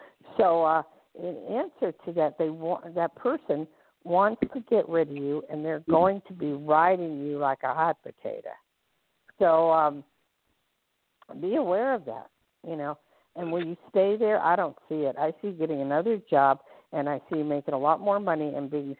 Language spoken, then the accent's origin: English; New Jersey, United States; Well, I'm from Jersey, and so we're very similar, and Jersey people love New York people.